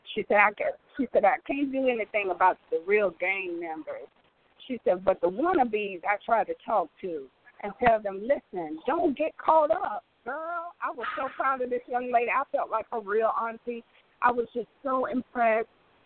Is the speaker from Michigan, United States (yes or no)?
yes; Detroit, Michigan, United States; You from? I'm from Detroit.